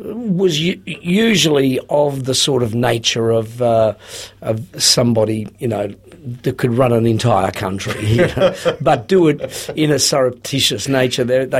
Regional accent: Melbourne, Victoria, Australia; I was born in Melbourne at the Women's Hospital, obviously, because that's where people were born mostly in Melbourne in those days. In 1947...

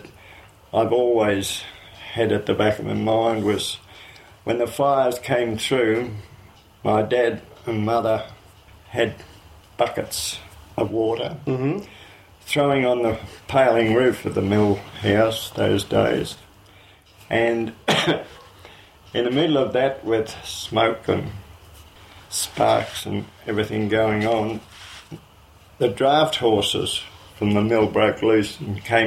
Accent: Victoria, Australia; I was born in South Yarra, but mother went there. We actually lived at the Northern Timber Mills at Mount Beenig. That was back in 1921

